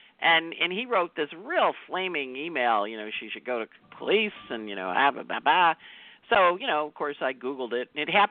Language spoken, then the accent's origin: English; New York City, New York, United States; So and as a New Yorker, you know, we had Leona Helmsley here